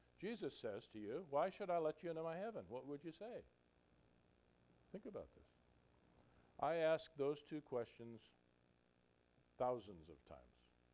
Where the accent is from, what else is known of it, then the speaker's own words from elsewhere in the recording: South St. Paul, Minnesota, United States; born there; I was born in South St. Paul, Minnesota. In 1944, the world was at war.